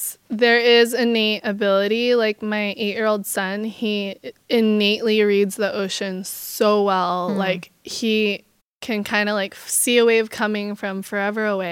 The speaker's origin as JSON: {"language": "English", "town": "Kauai", "region": "Hawaii", "country": "United States", "tie": "born or raised there", "said": "So I was born and raised in Kauai, Hawaii, and both my parents surfed"}